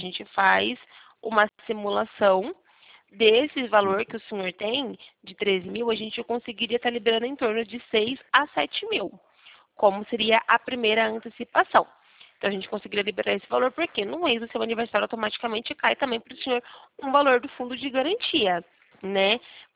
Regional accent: São Paulo, Brazil; eu sou aqui de São Paulo.

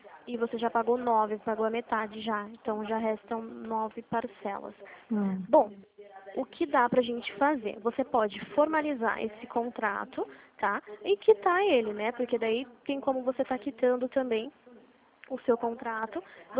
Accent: Limeira, São Paulo, Brazil; Não sou de Penápolis, eu sou de Limeira, nosso escritório fica aqui.

